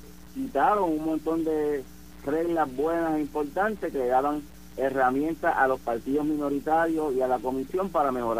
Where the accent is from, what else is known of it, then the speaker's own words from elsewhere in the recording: Puerto Rico; como buenos puertorriqueños, entre julio, agosto y septiembre va a inscribirse